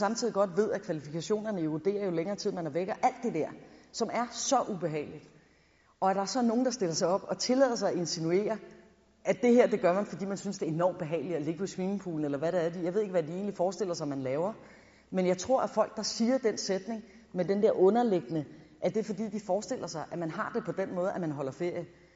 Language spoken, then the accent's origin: Danish; Korsør, Zealand, Denmark; jeg er vokset op i Korsør, og Korsør i 80'erne, er kendetegnet ved ekstrem høj arbejdsløshed.